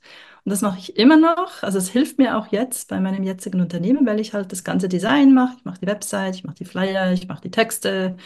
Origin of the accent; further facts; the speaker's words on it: Zurich, Switzerland; ich bin geboren und aufgewachsen in Zürich und da war ich mal eine Weile unterwegs im Ausland. Jetzt bin ich wieder